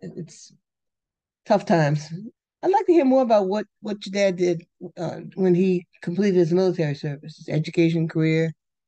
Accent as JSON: {"language": "English", "region": "the South", "country": "United States", "tie": "born or raised there", "said": "I grew up in the South, and there've been for hundreds of years black Catholic churches"}